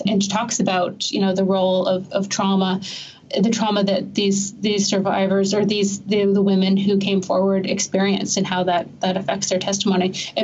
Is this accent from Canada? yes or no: yes; Canada; I have to say, as a Canadian, I do not know what Mr. Pibb is.